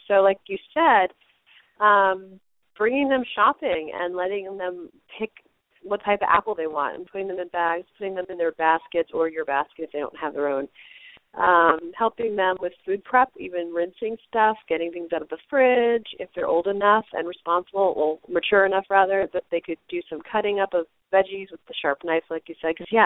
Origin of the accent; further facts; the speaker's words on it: New York City, New York, United States; I grew up in New York City, so we had concrete everywhere.